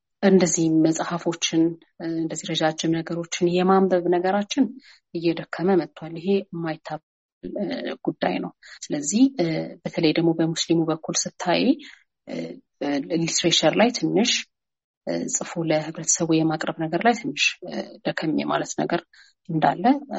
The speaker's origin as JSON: {"language": "Amharic", "town": "Debre Birhan", "region": "Amhara", "country": "Ethiopia", "tie": "born or raised there", "said": "ለምሳሌ ደብረ ብርሃን ያ እንግዲህ እድገቴን ነው፣"}